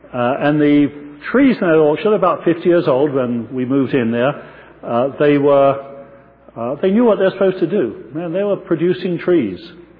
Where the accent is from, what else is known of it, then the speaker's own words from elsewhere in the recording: Croydon, London, United Kingdom; When I was a young boy, about 8 years old, growing up in England just after the Second World War, those of you with mathematical minds can now start calculating, my parents bought a wonderful old late Victorian house in Croydon, which was a suburb of London.